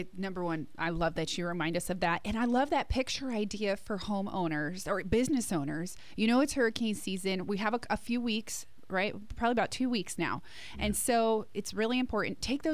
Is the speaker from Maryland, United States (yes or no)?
no; New Jersey, United States; We're from New Jersey.